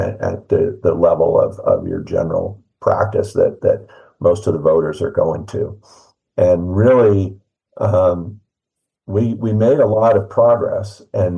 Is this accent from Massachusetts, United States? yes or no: no; Pennsylvania, United States; but I did get involved with Pennsylvania, my home state, as I started to learn about this.